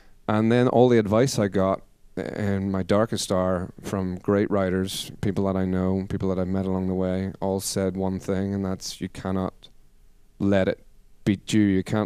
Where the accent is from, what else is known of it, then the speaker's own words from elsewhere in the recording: Ireland; I wrote an album about growing up in Ireland.